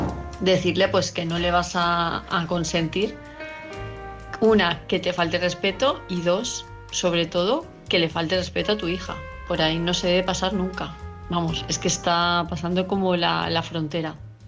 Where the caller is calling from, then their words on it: Palma de Mallorca, Balearic Islands, Spain; de Palma de Mallorca